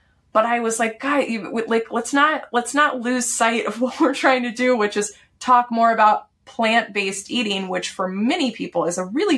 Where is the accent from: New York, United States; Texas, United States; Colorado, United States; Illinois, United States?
Texas, United States; I grew up in Texas. My family eats meat.